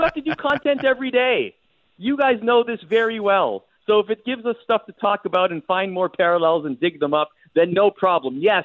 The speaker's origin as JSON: {"language": "English", "country": "Canada", "tie": "born or raised there", "said": "I was born and raised in Canada, okay?"}